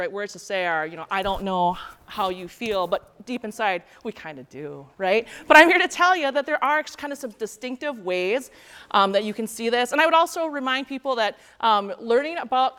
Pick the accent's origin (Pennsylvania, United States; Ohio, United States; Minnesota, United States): Minnesota, United States; we ended up back in my hometown. We live right now like by Butterfield, Minnesota. Again, that's just very, very rural.